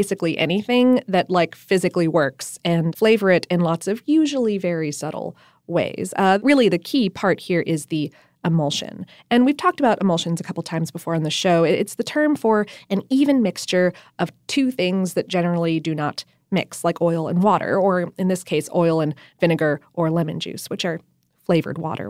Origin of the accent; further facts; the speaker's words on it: the North, United States; See, I'm from the North. I grew up on Hellman's.